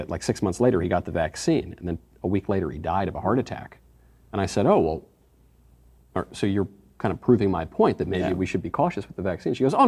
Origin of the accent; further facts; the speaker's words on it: New York, United States; New York.